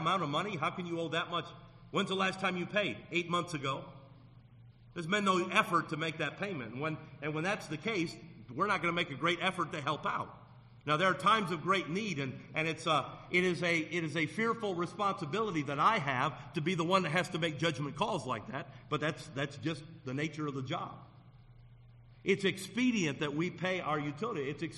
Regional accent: United States; Oh, thank God I'm an American.

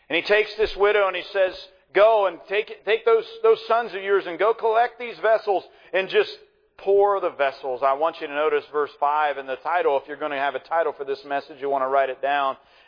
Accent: Coshocton, Ohio, United States; had left Coshocton, and I really, to be honest with you, it wasn't necessarily my desire to leave my hometown.

